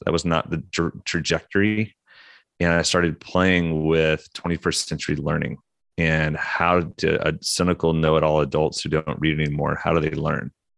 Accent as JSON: {"language": "English", "region": "Oklahoma", "country": "United States", "also_born_or_lived": "Russia / Atlanta / London", "said": "So I'm from Oklahoma, but I've lived my life"}